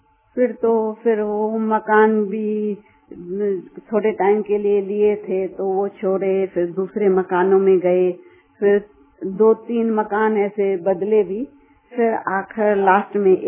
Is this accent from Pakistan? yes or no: yes; Hyderabad, Sindh, Pakistan; now in Karachi, Pakistan; जो हम हैदराबाद से कराची आए